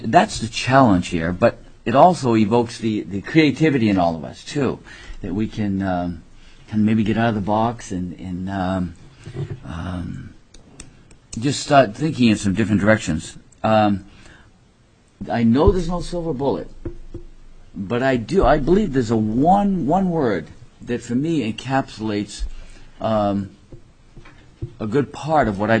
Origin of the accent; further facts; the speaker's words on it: Massachusetts, United States; My bio, I was raised on the East Coast. My dad called it Taxachusetts. Spent 13 years in the same school, very secure.